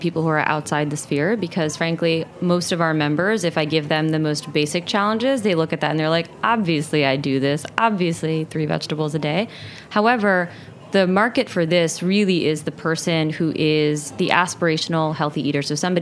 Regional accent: New Jersey, United States; born or raised there

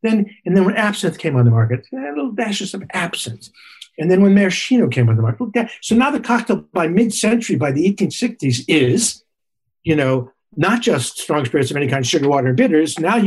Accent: New York, United States; hello, you know, I'm a New Yorker. I order a drink.

